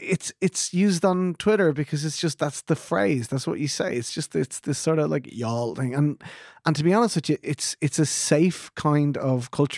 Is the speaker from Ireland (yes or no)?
yes; Ireland; Like you and I, Derek, we're boomers. We're the Irish version of baby boomers.